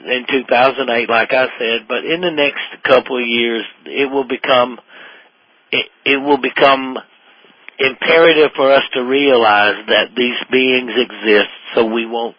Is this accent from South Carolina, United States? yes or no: yes; South Carolina, United States; I come from South Carolina, you know, Darlington Speedway.